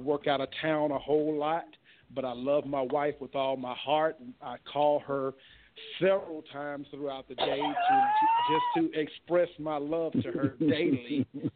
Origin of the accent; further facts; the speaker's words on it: Birmingham, Alabama, United States; I'm from Birmingham, born and raised Birmingham, Alabama, Roll Tide once again.